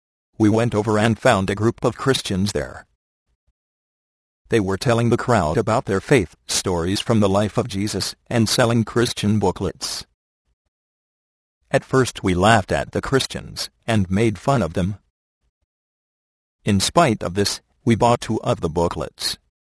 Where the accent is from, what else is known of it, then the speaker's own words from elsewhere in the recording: Karukana, Kerala, India; born there; English is a second language; I was born on Friday, July 15, 1951. My father was a mullah, a Muslim religious leader in a small village of Karukana in the South Indian state of Kerala.